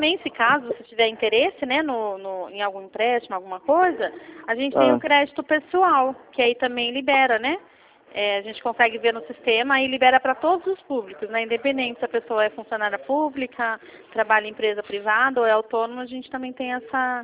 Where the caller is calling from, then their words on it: Campinas, São Paulo, Brazil; Eu estou falando de Campinas, São Paulo, tá? De São Paulo, mas nós trabalhamos com o Brasil todo, tá?